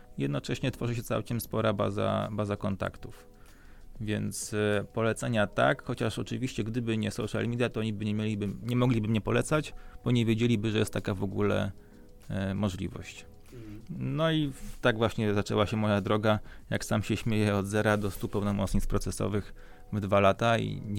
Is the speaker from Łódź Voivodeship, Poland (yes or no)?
yes; Skierniewice, Łódź Voivodeship, Poland; moved away as an adult; also born or lived in Lublin / Warsaw; Ja pochodzę ze Skierniewic, ale prawda jest taka, że wyjechałem na studia do Lublina. Później przeprowadziłem się do Warszawy i w Skierniewicach niestety, ale może za wyjątkiem pierwszego roku studiów, dosyć rzadko bywałem. Dopiero teraz jakby jestem z powrotem częściej.